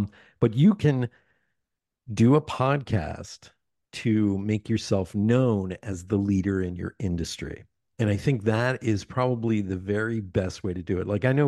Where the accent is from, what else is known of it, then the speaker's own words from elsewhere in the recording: Pennsylvania, United States; also born or lived in New York City; because I'm from Pennsylvania, but I lived most of my adult life in New York City.